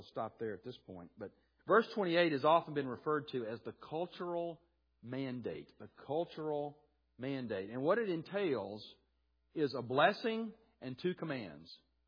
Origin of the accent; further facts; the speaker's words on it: Birmingham, Alabama, United States; I grew up in Birmingham, was born in 63.